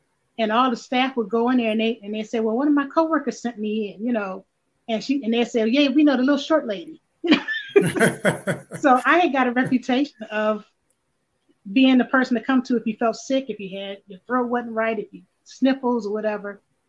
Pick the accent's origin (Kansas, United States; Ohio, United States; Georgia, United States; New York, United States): Ohio, United States; Cleveland; I grew up in Cleveland. You know, went to Cleveland Public Schools.